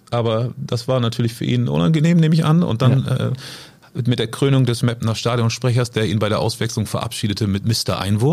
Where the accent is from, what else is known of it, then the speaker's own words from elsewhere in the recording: Oldenburg, Lower Saxony, Germany; Ja, wobei als Oldenburger.